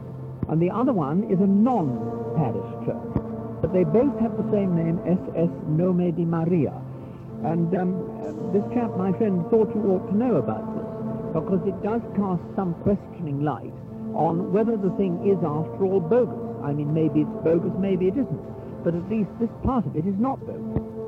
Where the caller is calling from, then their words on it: England, United Kingdom; I'll have to be rather brief because I'm talking from England.